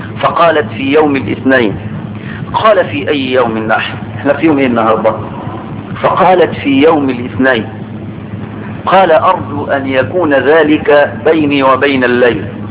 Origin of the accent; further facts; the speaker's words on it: Egypt; النساء عندنا في مصر دول عايزين ايه بالظبط